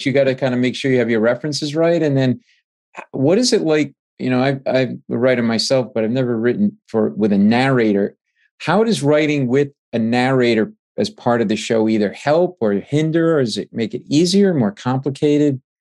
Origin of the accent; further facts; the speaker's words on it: United States; Yeah, I mean, you know, I'm an American, obviously